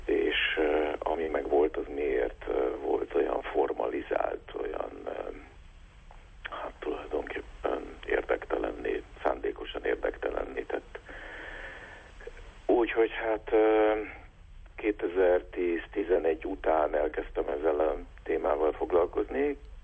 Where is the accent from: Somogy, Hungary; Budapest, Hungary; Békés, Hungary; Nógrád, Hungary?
Budapest, Hungary; én hogyan nőttem föl azon a területen, ahol a nem sokkal a születésem előtt, 15 évvel a születésem előtt ezek az események lejátszottak. Tehát Budapest, Buda